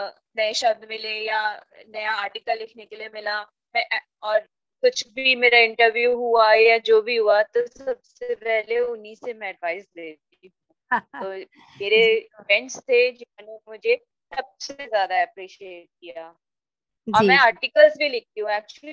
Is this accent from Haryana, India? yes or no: yes; Faridabad, Haryana, India; now in Dehradun, India; मैं अभी 2 साल पहले ही यहाँ शिफ्ट हुई हूँ। मैं फरीदाबाद से बिलोंग करती हूँ वैसे तो। हाँ, मैं 22 इयर्स रही फरीदाबाद में